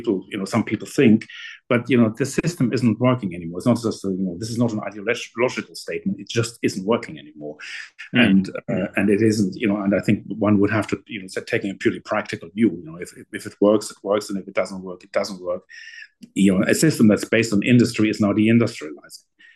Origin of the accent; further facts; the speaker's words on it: North Rhine-Westphalia, Germany; When I grew up in the Ruhr, you know, people thought that, you know, when someone was 60, you know, I'm over 60 now, but people, when someone was 60, people were referring to that person as a very, very old person.